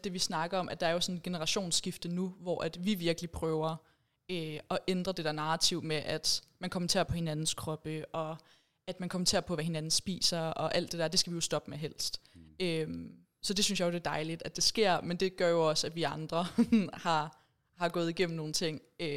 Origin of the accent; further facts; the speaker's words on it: Viborg, Central Denmark Region, Denmark; jeg er jo fra Viborg, jeg er jo jyde. Det kan man måske også høre